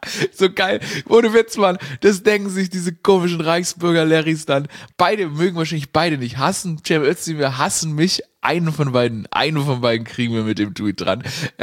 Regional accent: Stuttgart, Baden-Württemberg, Germany; nicht als Schwabe, also nicht als so ein Stadtschwabe, ich bin ja in Stuttgart aufgewachsen

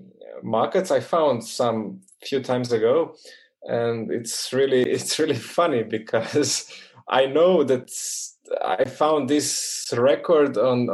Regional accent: Dalmatia, Croatia; He connects with us because I'm from Dalmatia.

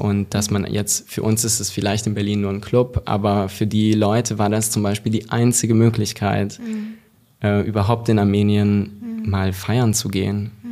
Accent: Hungary; moved away; So, ich bin aus Ungarn gegangen und ich dachte so, okay, ich gehe dann nicht mehr zurück

